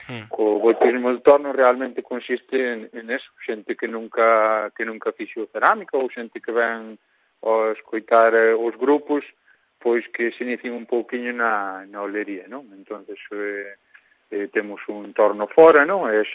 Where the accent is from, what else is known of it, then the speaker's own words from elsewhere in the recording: Buño, Galicia, Spain; Sí, ali eu son de Buño.